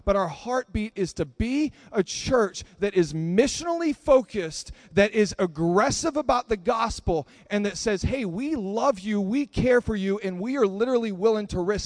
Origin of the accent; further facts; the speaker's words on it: Texas, United States; I would have gone back down south. Oh, I'm from Texas, in case you didn't know that.